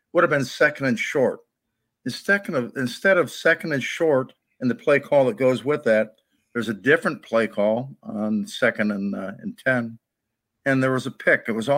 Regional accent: Canton, Ohio, United States; I'm sure maybe I'm more aware of this because I grew up in Canton.

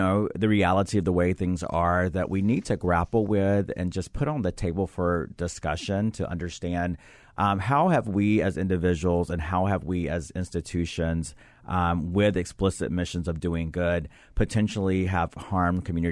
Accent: the South, United States; I came from a very religious family growing up in the South.

